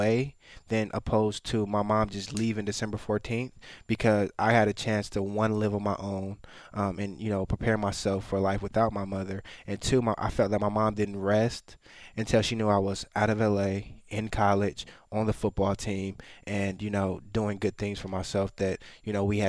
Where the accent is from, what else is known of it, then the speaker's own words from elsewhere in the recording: Minneapolis, Minnesota, United States; born there; So I was born in Minneapolis.